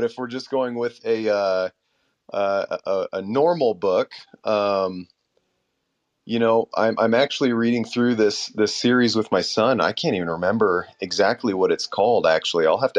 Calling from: Ottumwa, Iowa, United States; I'm calling from Ottumwa, Iowa.

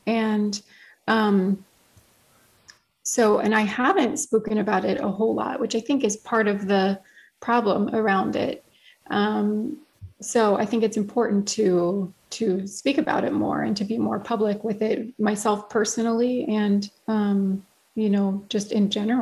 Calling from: Florida, United States; I'm calling from Florida, in the United States.

